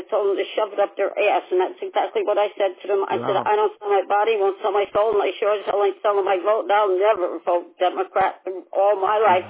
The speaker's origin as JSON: {"language": "English", "town": "Albany", "region": "New York", "country": "United States", "said": "And I was from Albany, New York."}